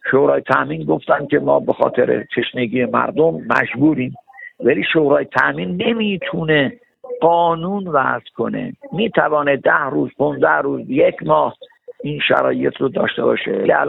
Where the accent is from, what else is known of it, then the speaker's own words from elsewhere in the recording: Abbasabad, Iran; به عنوان یه نفری که توی عباس‌آباد بزرگ شدم، 70 سال 60 سال بیشتر باغدار هستم اونجا